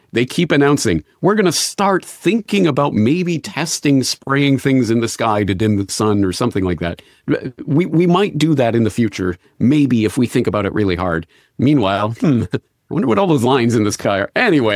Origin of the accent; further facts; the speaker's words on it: Canada; I'm Canadian